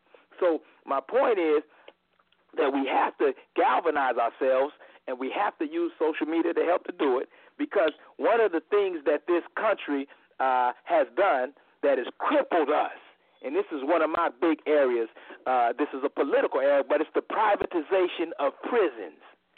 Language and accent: English; Michigan, United States; Look at Flint, Michigan. Look at those people, and I'm from Michigan